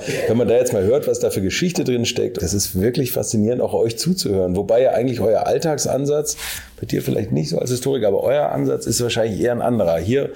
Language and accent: German; Hamburg, Germany; Ich komme aus Hamburg